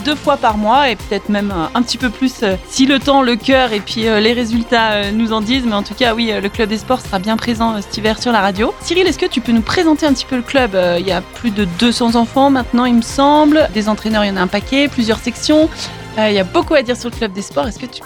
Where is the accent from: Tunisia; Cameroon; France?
France; Tignes, Auvergne-Rhône-Alpes; quand on a grandi à Tignes, on est tous un peu passés par le club des sports